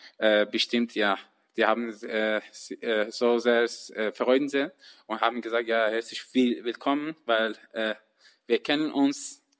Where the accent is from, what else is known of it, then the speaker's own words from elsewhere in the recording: Iran; German is a second language; Ich bin im Iran geboren, seit 14 Jahren. Ich habe Futsal angefangen, im 17 Jahren ganz Profi. Im Jugendliga, erste Liga im Iran gespielt.